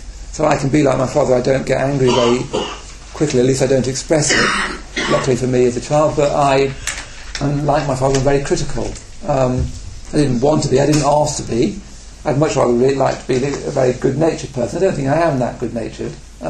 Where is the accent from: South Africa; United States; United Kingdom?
United Kingdom; England; So I'm English